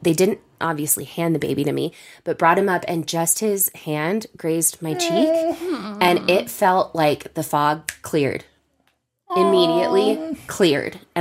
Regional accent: California, United States; I grew up near San Francisco, and it felt like that kind of fog.

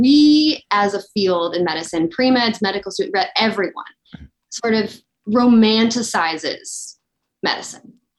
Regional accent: Illinois, United States; I am from Illinois. I went to Northwestern for undergrad.

